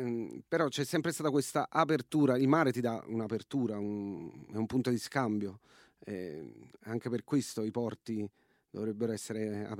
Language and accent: Italian; Naples, Campania, Italy; io che vengo comunque da Partenope, no? Che è un nome greco, da Neapolis